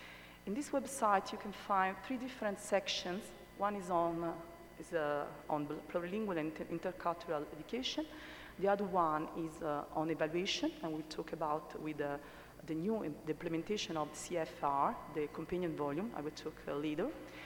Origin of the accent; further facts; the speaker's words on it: Italy; English is a second language; I came from Italy. My presentation will be in English